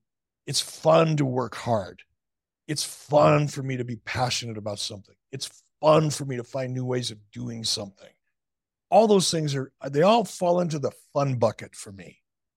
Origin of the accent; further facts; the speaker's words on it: Detroit, Michigan, United States; I learned it as a kid growing up in Detroit.